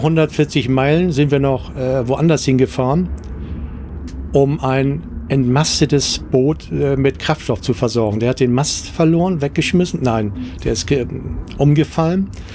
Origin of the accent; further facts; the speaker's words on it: Hamburg, Germany; wir als Norddeutsche, als Hamburger, wir sind permanent, in Anführungsstrichen, permanent durch den Nord-Ostsee-Kanal gefahren.